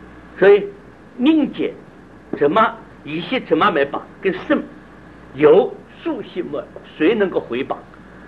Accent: Taiwan; 今天我们台湾去杀老虎，杀这个不亦乐乎？

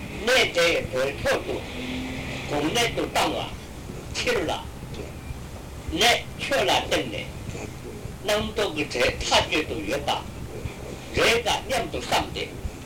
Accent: China; 这个就观望，我们中国人叫望闻

